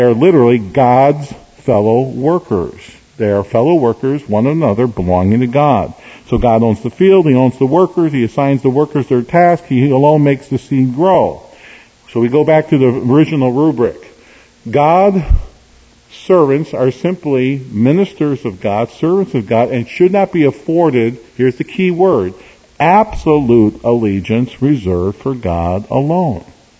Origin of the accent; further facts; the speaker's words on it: Chicago, Illinois, United States; also born or lived in Hammond, Indiana; Now, as a younger man, I grew up near Hammond, Indiana. I grew up in Chicago on the south side with Saved Market Manor Baptist Church, the city church at 60th in California.